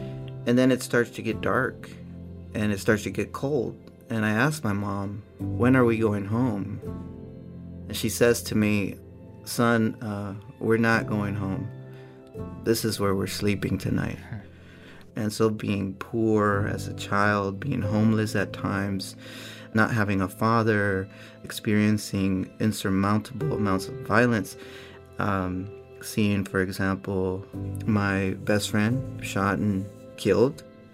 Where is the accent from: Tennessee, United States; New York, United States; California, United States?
California, United States; Oakland; Yes, well, I grew up in Oakland, California, and I didn't have a father.